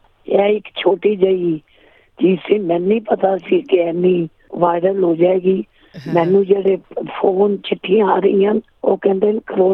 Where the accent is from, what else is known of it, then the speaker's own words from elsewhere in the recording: Amritsar, Punjab, India; moved away; ਮੈਂ ਬੇਸਿਕਲੀ ਅੰਮ੍ਰਿਤਸਰ ਦਾ ਰਹਿਣ ਵਾਲਾ